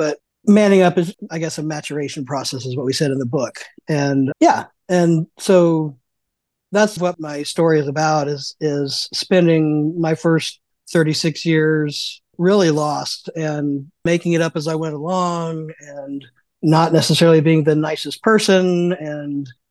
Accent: Indiana, United States; but I was also from Indiana, where you don't hear much about anything progressive.

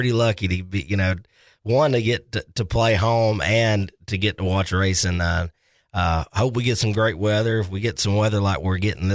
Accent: the South, United States; And growing up in the South, I didn't ever see those kind of cars.

